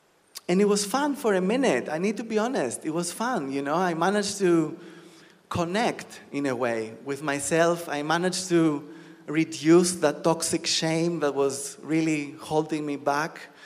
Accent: Greece; English is a second language; So I'm Greek, if you didn't guess from my weird accent. I'm Greek. I grew up in Greece. Both my parents are Greek.

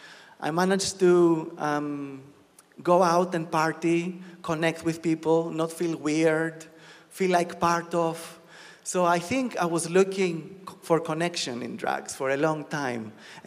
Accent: Greece; English is a second language; So I'm Greek, if you didn't guess from my weird accent. I'm Greek. I grew up in Greece. Both my parents are Greek.

